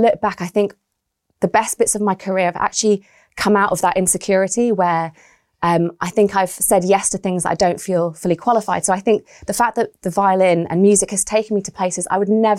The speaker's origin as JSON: {"language": "English", "region": "Scotland", "country": "United Kingdom", "tie": "born or raised there", "said": "And I grew up in Scotland"}